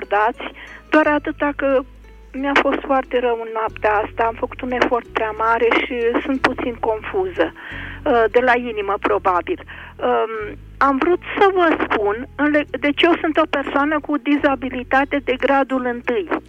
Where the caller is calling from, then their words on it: Piatra Neamț, Neamț County, Romania; din Piatra Neamț.